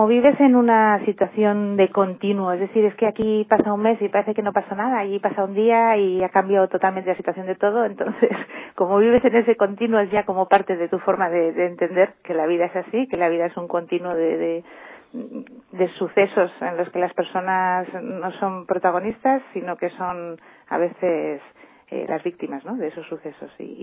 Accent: Basque Country, Spain; Sí, como soy vasca, soy de cuadrilla, entonces no consigo la vida sola.

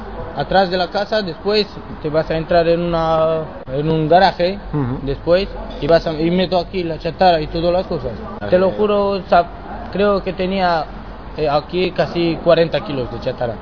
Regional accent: Tecuci, Galați County, Romania; now in Spain; se llama Tecuci, Galați.

